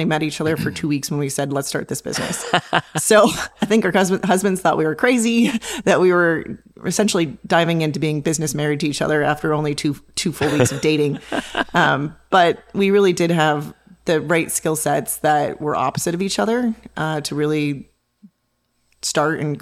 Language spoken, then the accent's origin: English; Montana, United States; And didn't know a lot of military spouses growing up in Montana. Wasn't a base near us.